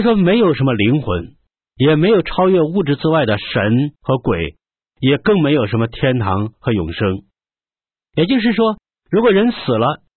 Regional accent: China; 我也是出生在中国，用我们大家都很熟悉的一句话来说，就是生在新中国，长在红旗下

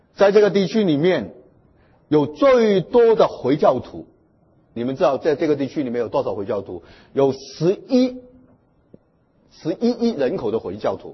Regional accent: China

